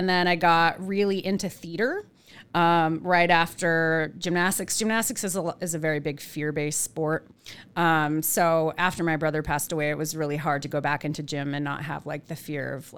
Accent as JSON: {"language": "English", "region": "California", "country": "United States", "tie": "born or raised there", "said": "I'm from Southern California, so I was born and raised."}